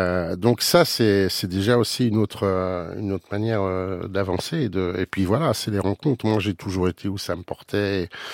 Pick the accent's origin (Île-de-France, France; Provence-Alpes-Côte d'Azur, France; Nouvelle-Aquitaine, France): Île-de-France, France; Nanterre; Moi, j'ai grandi à Nanterre.